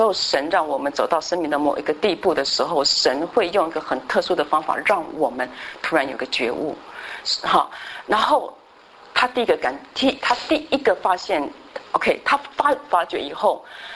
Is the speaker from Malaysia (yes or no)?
no; China; 我们其实中国人都有天的观念